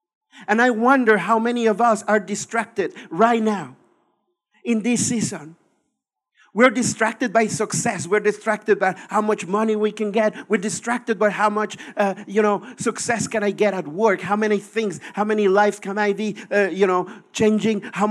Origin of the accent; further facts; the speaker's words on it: Mexico; I'm originally from Mexico